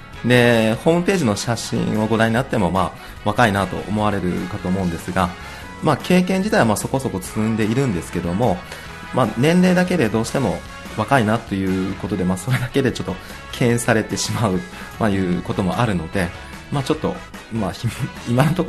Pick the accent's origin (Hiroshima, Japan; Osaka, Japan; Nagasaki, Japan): Nagasaki, Japan; 九州の長崎になります。